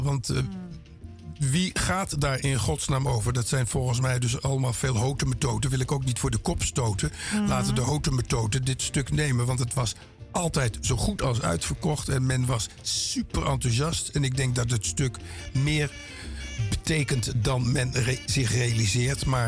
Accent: Amsterdam, North Holland, Netherlands; ondanks die Molukse naam, ben ik geboren en getogen Amsterdammer.

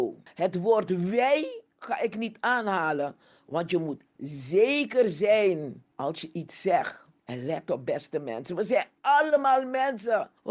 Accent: Suriname; born there; Suriname, mijn geboorteland. Een land waarop ik trots ben.

